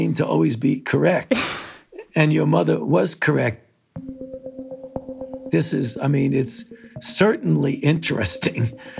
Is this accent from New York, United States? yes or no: yes; New York City, New York, United States; I mean, I grew up in the New York City subway. So I know what a crowd is, I can tell you that.